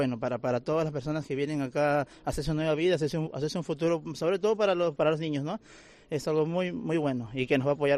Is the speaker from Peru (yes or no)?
yes; Peru; now in Spain; Yo soy de Perú. Uh-huh. De Perú soy, sí.